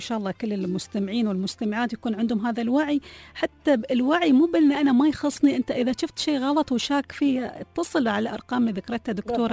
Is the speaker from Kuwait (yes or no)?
no; Dubai, United Arab Emirates